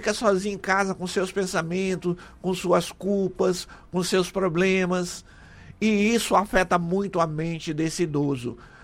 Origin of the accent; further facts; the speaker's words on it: Ariquemes, Rondônia, Brazil; eu sou do interior aqui de Ariquemes